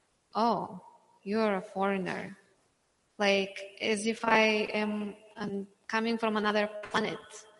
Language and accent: English; Bulgaria; English is a second language; moved away; So I'm from another country. I'm from Bulgaria. So I've been here for a couple of years.